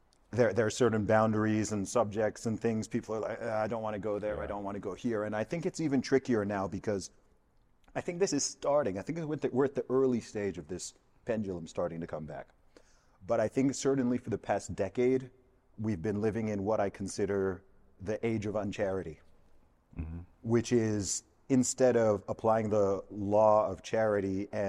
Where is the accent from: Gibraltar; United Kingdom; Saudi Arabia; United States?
Saudi Arabia; I grew up in Saudi Arabia, lived there for 20 years.